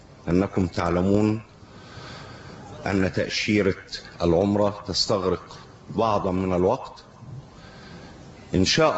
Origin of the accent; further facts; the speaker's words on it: Egypt; نحن أبناء مصر